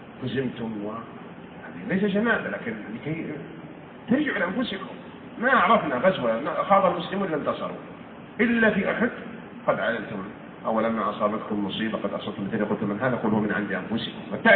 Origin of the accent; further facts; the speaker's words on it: Saudi Arabia; عندنا في المملكة العربية السعودية؟